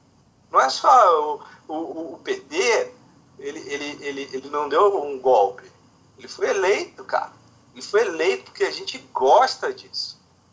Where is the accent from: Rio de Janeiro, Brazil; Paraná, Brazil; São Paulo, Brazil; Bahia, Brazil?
Rio de Janeiro, Brazil; se bem que eu sou carioca, Rio de Janeiro é uma porcaria tão boa quanto